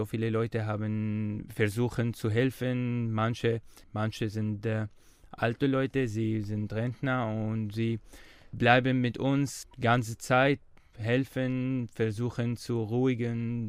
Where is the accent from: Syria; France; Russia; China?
Syria; German is a second language; Wir sind keine Fremde, wir sind Syrer auch